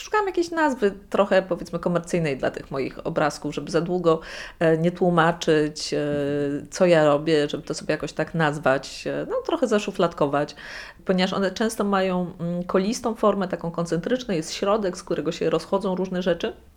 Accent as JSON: {"language": "Polish", "town": "Gdańsk", "region": "Pomeranian Voivodeship", "country": "Poland", "tie": "born or raised there", "also_born_or_lived": "Poznań / Łódź", "moved": "as an adult", "said": "jestem z urodzenia gdańszczanką, wróciłam do Gdańska, z którego wyjechałam na studia. Wróciłam zająć się moją mamą, która ma Alzheimera. Ja studiowałam w Poznaniu, potem mieszkałam za granicą w wielu miejscach. Mieszkałam w Łodzi, gdzie prowadziłam galerię sztuki."}